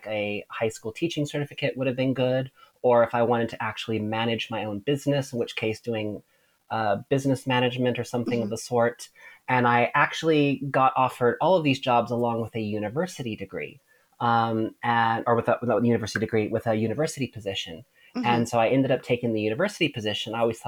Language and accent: English; California, United States; also born or lived in Atlanta, Georgia; I'm from California, but I was going to high school out near Atlanta, Georgia.